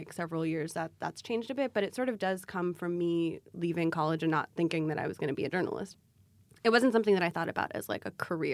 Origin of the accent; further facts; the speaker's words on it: Ethiopia; first language Amharic; English is a second language; I was transcribing interviews that I had done in Amharic, which is technically my first language, but which I don't speak certainly with, like, I don't speak as well as I speak English.